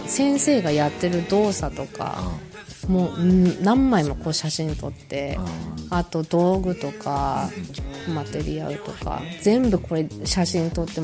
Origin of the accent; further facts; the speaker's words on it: Aomori, Japan; 特に地元青森に住んでる人とか